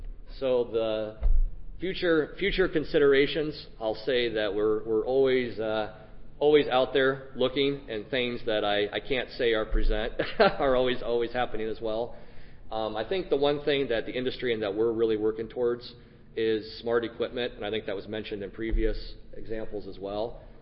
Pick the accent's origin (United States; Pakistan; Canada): United States; Champaign, Illinois; I'm from Champaign and Illinois grad too.